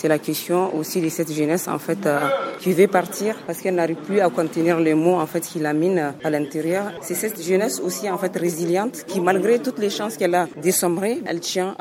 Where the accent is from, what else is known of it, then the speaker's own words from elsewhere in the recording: Zinder, Niger; c'est un film qui est parti d'un particulier qui est la ville de Zender, ma ville natale.